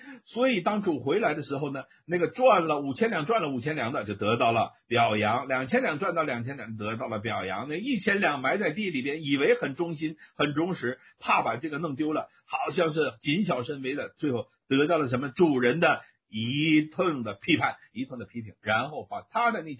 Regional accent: China; 因为我们来自于大陆背景的人都学过鲁迅先生一篇著名的文章，叫做《孔乙己》

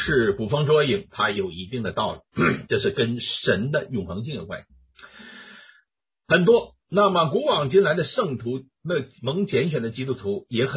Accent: China; 我们都是中国人，大部分都是中国人啊。

